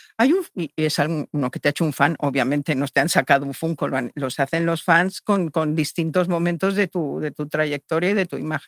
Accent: Mexico; now in Spain; yo nací en México, crecí en México y cuando llegué a España en el 73 no había Barbies

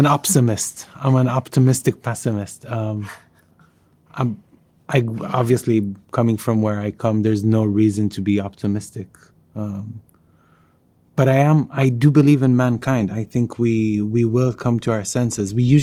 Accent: Palestine; I come from Palestine, so here was especially tormenting. I've lost friends. The situation back home is very, very dire

